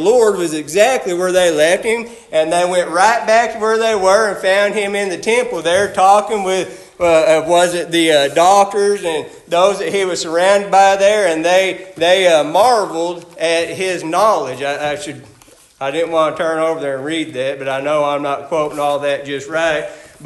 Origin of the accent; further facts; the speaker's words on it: California, United States; born there; I was born in California. I was sharing with the brother a little bit this morning. You'll hear me say, well, I grew up out there. I didn't. I'd done most of my growing up here.